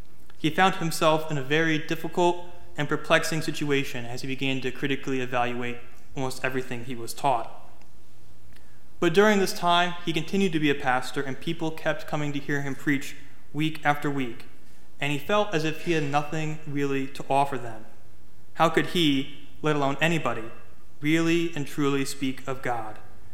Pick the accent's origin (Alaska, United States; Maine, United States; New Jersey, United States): New Jersey, United States; because I am from New Jersey, which they dubbed the armpit of America.